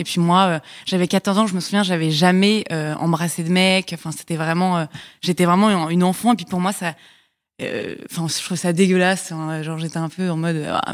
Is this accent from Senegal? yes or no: no; Paris, Île-de-France, France; j'ai 27 ans et je suis parisienne.